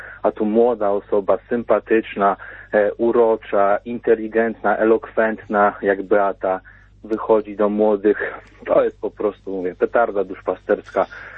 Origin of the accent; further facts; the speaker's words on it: Świętokrzyskie Voivodeship, Poland; Ja w ogóle pochodzę z takiej małej wioski w województwie świętokrzyskim